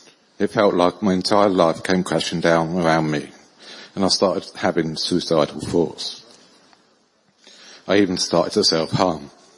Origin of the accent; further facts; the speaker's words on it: Houghton Regis, East of England, United Kingdom; I spent most of my life living in and around Luton. I grew up in Helton Regis with my family.